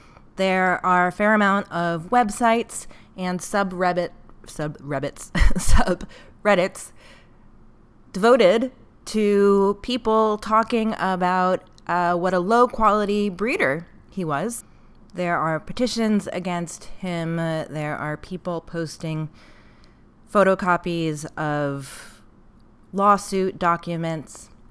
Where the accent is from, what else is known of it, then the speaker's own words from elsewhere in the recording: Brazil; I grew up in Brazil on a farm with dozens of dogs living as a pack in their natural habitat on a 100-acre farm.